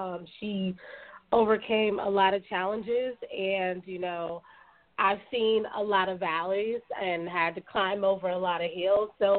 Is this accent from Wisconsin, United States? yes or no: no; North Carolina, United States; also born or lived in New York; No, I'm from North Carolina, but I moved to New York shortly after college, about 6 months after college, and I stayed there for 9 years.